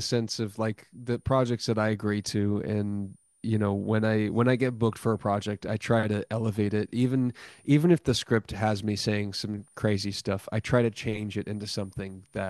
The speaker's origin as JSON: {"language": "English", "region": "Arizona", "country": "United States", "tie": "born or raised there", "said": "My hometown is like the hottest place in Arizona."}